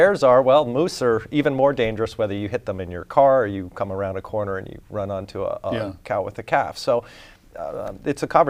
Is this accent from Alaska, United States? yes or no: yes; Fairbanks, Alaska, United States; Now, as we've joked about before on this program, I am from Fairbanks, and you can insert your own joke there.